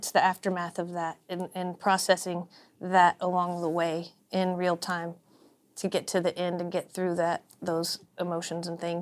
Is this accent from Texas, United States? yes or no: yes; Lubbock, Texas, United States; also born or lived in Mineral Wells; So I have to say … I'm from Lubbock and Mineral Wells, Texas.